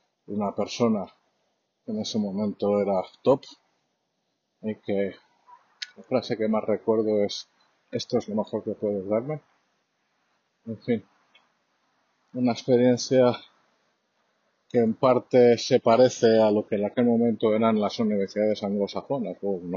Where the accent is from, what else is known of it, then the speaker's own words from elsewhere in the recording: Spain; Yo he comido gratis por decir que soy español